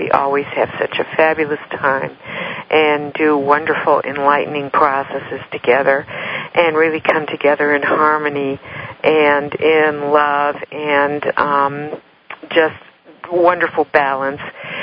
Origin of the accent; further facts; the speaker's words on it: Highland Park, Illinois, United States; also born or lived in Chicago; I am from the Chicago area, Highland Park, Illinois, which is just about half an hour due north of Chicago, although I was born in the city proper.